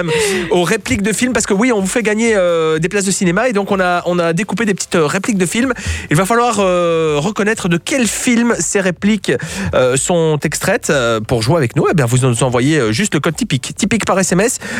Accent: Walloon Brabant, Belgium; Bah si, je viens de là. Je viens du Brabant Wallon.

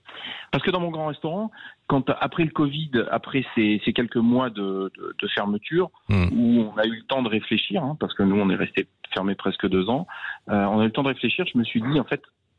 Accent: France; Donc, je suis français, je vais faire une cuisine des territoires de France.

